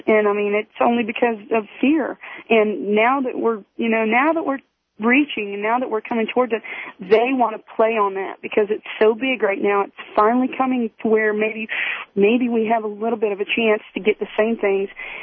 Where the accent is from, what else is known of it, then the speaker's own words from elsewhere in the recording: the South, United States; I'm a Southerner.